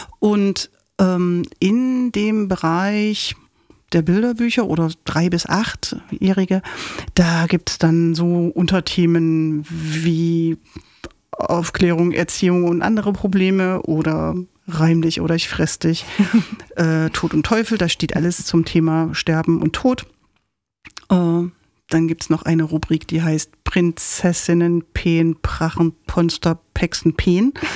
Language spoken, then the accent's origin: German; Leipzig, Saxony, Germany; Ja, ich bin Leipzigerin, ich komme aus dem ganz südlichen Ende, ich bin in Dölitz aufgewachsen und habe mir so nach und nach meine Stadt erobert